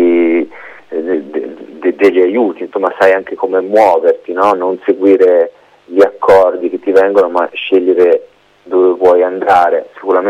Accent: Tuscany, Italy; io sono cresciuto sulle colline vicino a Lucca, quindi ho passato proprio l'infanzia nei boschi, nei ruscelli

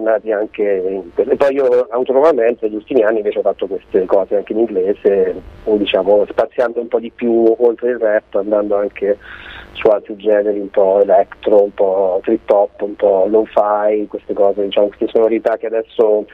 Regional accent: Marche, Italy; e poi è di qui vicino perché sono marchigiano

